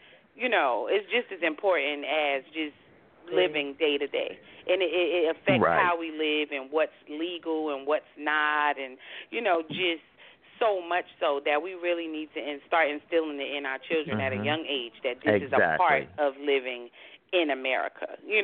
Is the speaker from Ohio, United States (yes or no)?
no; Newark, New Jersey, United States; in the community I grew up in Newark, you almost never hear of any meetings or anybody going to meetings.